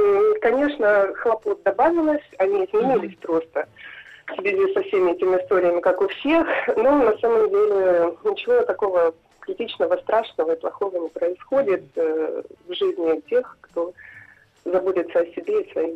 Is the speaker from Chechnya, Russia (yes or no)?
no; Moscow, Russia; Я из Москвы. Я домохозяйка.